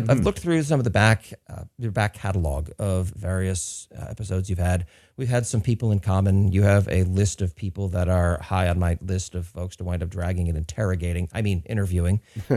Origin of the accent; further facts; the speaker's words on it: San Francisco, California, United States; I come from the Linux and startup world here in San Francisco